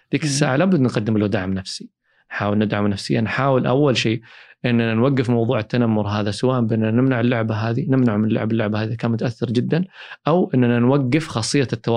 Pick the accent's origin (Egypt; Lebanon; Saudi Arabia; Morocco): Saudi Arabia; الحمد لله خدمات الرعاية الصحية النفسية عندنا في المملكة العربية السعودية أصبحت أفضل بكثير من السابق